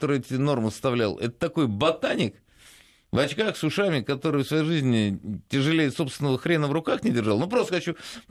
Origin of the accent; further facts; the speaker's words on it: Saint Petersburg, Russia; Я из Санкт-Петербурга, у нас в школе то же самое.